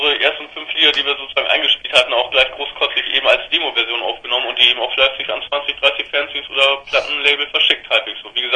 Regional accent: Bad Bramstedt, Schleswig-Holstein, Germany; Ja, wir konnten im Jugendzentrum bei uns in Bad Bramstedt praktisch spielen, irgendwie, zusammen mit 2, 3 anderen Bands.

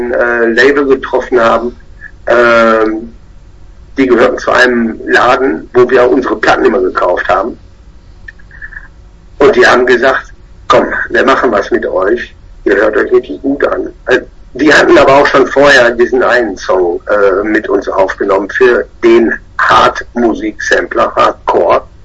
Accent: Bottrop, North Rhine-Westphalia, Germany; Wir kommen aus Bottrop, exakt im Morgen. Aus dem schönen Ruhrgebiet.

